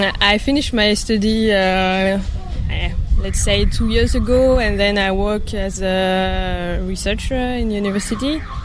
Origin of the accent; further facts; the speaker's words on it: France; English is a second language; I'm from France.